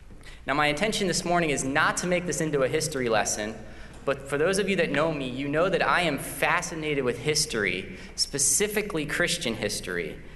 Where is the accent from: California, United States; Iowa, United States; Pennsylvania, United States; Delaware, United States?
Pennsylvania, United States; Now, I'm originally from Pennsylvania